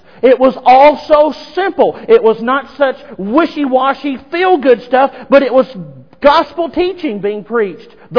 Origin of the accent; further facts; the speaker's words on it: Indiana, United States; which we're all from Indiana, so there's not any oceans around here.